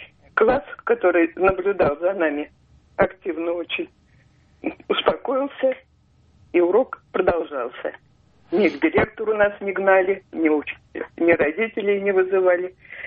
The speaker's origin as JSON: {"language": "Russian", "town": "Podolsk", "region": "Moscow Oblast", "country": "Russia", "tie": "born or raised there", "lives_now": "Saint Petersburg, Russia", "said": "Нет, детство мое прошло в Подольске"}